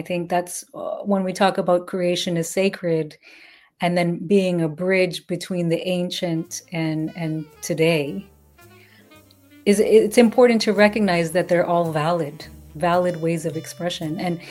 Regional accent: Toronto, Ontario, Canada; informed by the fact that I grew up here in Toronto, informed by the fact that my community is multicultural

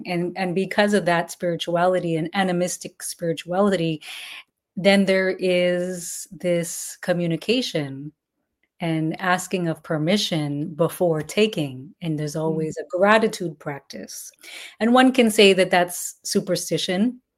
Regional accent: Toronto, Ontario, Canada; informed by the fact that I grew up here in Toronto, informed by the fact that my community is multicultural

